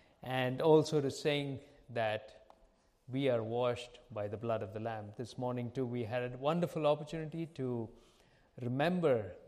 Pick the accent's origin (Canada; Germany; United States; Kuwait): Kuwait; also born or lived in India; now in Dubai, United Arab Emirates; I live in Dubai. I am from India and grew up in Kuwait, lived there for 48 years, and most recently moved to Dubai.